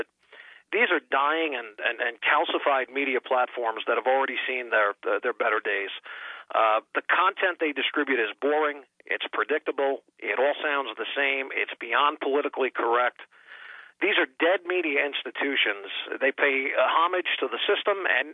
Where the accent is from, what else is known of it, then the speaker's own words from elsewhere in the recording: Northern US, United States; I was born and raised in the North, but as a fan, a longtime historian of the war for Southern independence, I have always related with the South and its people.